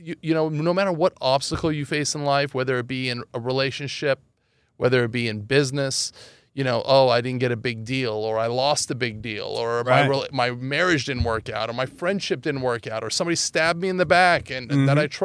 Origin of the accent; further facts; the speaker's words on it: Los Angeles, California, United States; also born or lived in Iran; Well, I grew up in Los Angeles. Mm-hmm. I was born in Iran.